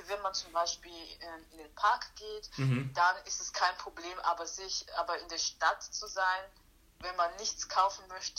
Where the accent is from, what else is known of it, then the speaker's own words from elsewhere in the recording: Sierra Leone; Ich komme aus Westafrika, um genauer zu sein, aus Sierra Leone. Das liegt an der Westküste Afrikas.